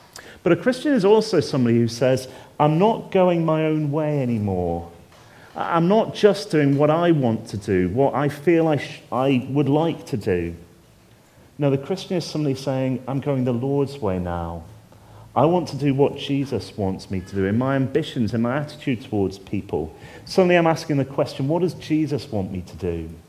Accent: United Kingdom; Now, obviously, I'm a bloke. I'm a British bloke at that.

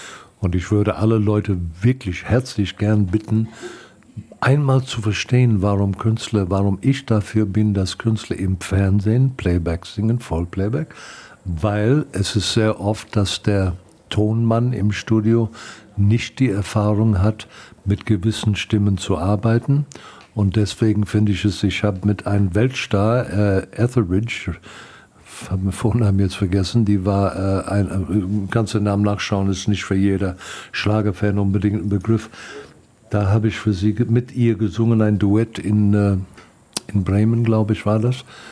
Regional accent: South Africa; Ich bin eigentlich am Meer groß geworden in Südafrika.

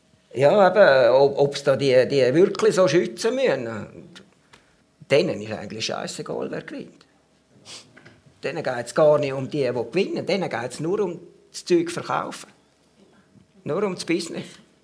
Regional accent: Switzerland; jetzt sind wir Schweizer

